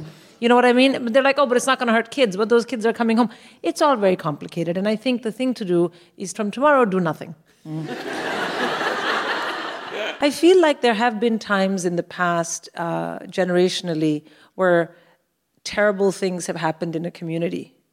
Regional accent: India; I mean, I'm from India.

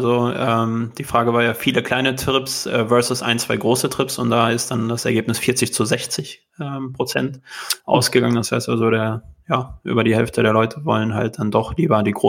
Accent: Dortmund, North Rhine-Westphalia, Germany; Also ich komme ja hier aus Dortmund

